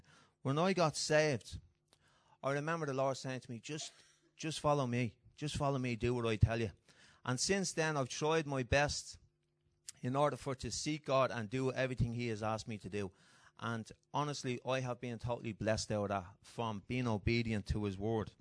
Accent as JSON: {"language": "English", "town": "Clondalkin", "region": "Leinster", "country": "Ireland", "said": "I'm from Clondalkin."}